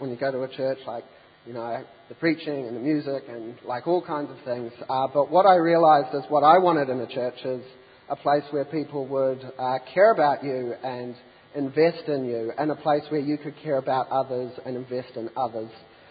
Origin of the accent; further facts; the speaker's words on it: New Zealand; Well, I'm from a wonderful place called New Zealand. And the reason I say my vowels incorrectly is, you know, New Zealanders have a small deformity in the back of their throat